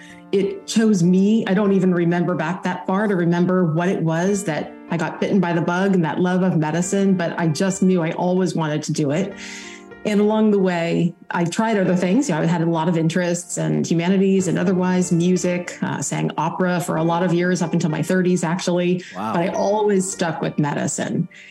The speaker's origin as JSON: {"language": "English", "region": "Illinois", "country": "United States", "tie": "born or raised there", "said": "But growing up in Illinois, I had wonderful education there through the public school system."}